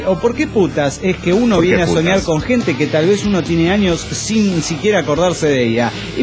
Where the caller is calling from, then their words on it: Tarija, Bolivia; Solo para decirles que en Tarija, Bolivia, el caos es total. Carnales, aquí ya estamos en el octavo día de paro indefinido